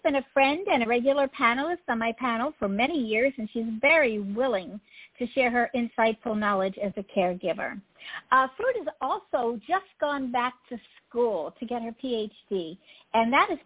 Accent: Pennsylvania, United States; born there; I was born outside of Pittsburgh and went to college there. So, yeah, I have a great, big, huge feel for Pittsburgh.

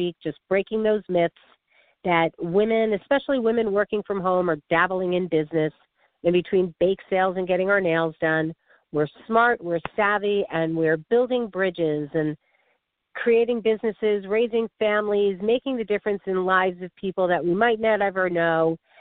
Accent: New York, United States; And I'm so excited to be sharing a fellow native New Yorker who was born and raised on the Lower East Side of Manhattan.

